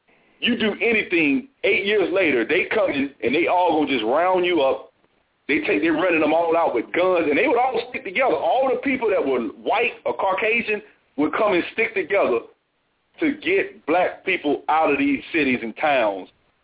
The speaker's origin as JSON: {"language": "English", "town": "Montgomery", "region": "Alabama", "country": "United States", "said": "I'm from Montgomery."}